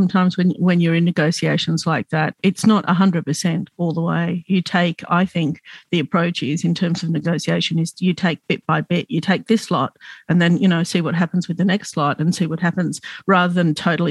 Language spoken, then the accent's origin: English; Glebe, New South Wales, Australia; I'm Lebanese Australian and I grew up in Glebe, which is predominantly white